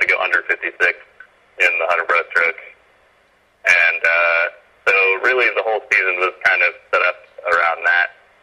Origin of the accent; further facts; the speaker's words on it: United States; So I grew up in the States. I knew about the Estonian heritage